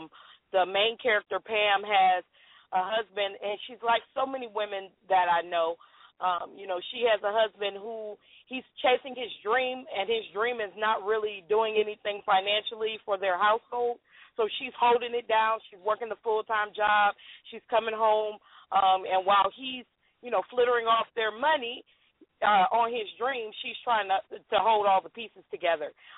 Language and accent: English; Cleveland, Ohio, United States; now in Dallas, United States; I debuted it in Cleveland, Ohio, which is my hometown, and then we moved to Dallas